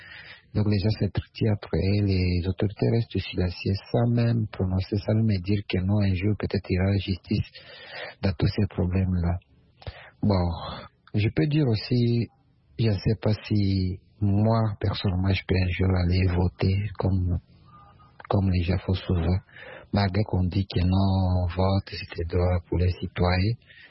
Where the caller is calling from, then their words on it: Bunia, Ituri, DR Congo; toujours votre auditeur de l'Ituri, de la République démocratique du Congo, en ville de Bounia.